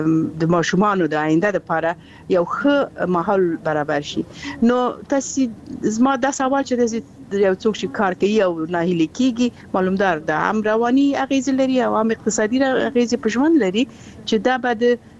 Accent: Balkh, Afghanistan; زه اصلي اوسیدونکی د بلخ ولایت یم، د بلخ ولسوالۍ.

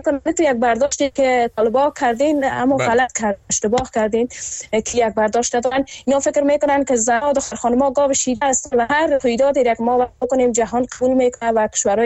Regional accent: Kabul, Afghanistan; یک جوانی که در افغانستان بزرگ شدم و مخصوصا در شهر کابل

